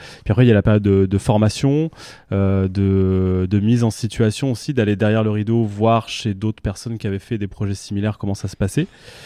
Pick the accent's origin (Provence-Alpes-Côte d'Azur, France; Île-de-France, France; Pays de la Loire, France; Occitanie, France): Pays de la Loire, France; Nantes; also born or lived in Bordeaux / London; j'ai grandi à Nantes de 7 ans à 17 ans. Donc j'ai fait primaire, collège, lycée à Nantes. Après, école de commerce à Bordeaux.